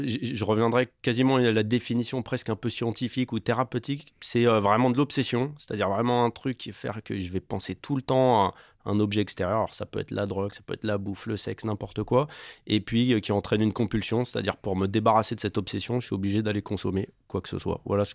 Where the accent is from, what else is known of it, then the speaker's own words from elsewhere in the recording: Bry-sur-Marne, Île-de-France, France; moi j'ai grandi dans le Val-de-Marne, dans une famille aisée, j'ai un père médecin, et en même temps dans une ville où il y avait un grand brassage social, ce qui est assez rare en fait. Moi je vivais à Brie-sur-Marne, dans les Hauts-de-Brie